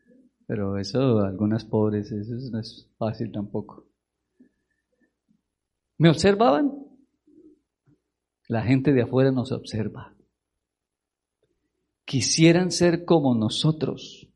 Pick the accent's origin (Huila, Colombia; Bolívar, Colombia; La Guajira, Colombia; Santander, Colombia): Santander, Colombia; Bucaramanga; Yo vengo de la ciudad de Bucaramanga, en el departamento de Santander, estado de Santander, Colombia.